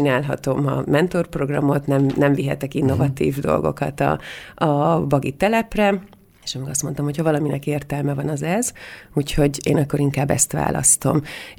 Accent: Budapest, Hungary; hiszen mondjuk Pesten egy panelben nőttem fel.

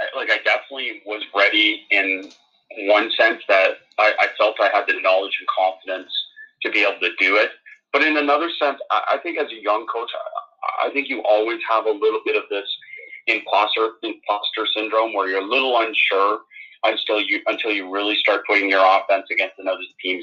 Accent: Toronto, Ontario, Canada; I'm Canadian. I grew up kind of in the Toronto area, the best reference for people in terms of where I come from.

